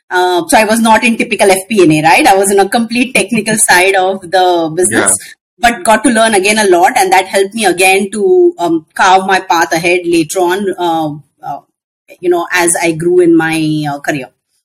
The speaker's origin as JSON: {"language": "English", "town": "Bangalore", "region": "Karnataka", "country": "India", "tie": "born or raised there", "said": "So I'm born and brought up in Bangalore. So right from childhood."}